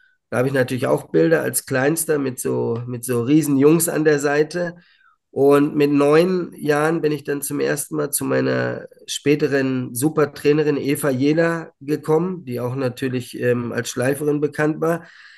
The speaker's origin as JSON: {"language": "German", "town": "Hamm", "region": "North Rhine-Westphalia", "country": "Germany", "tie": "born there", "said": "Stella Bengtsson in Hamm spielte damals in meiner Geburtsstadt."}